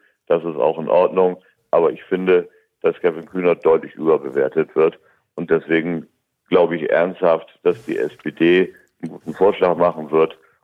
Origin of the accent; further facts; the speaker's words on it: Hamburg, Germany; Also ich bin Hamburger